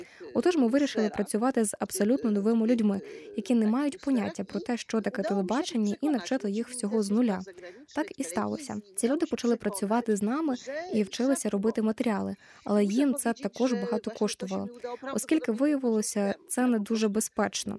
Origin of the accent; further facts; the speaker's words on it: Poland; Ukrainian is a second language; Я полька. Я не вдаю із себе білоруська.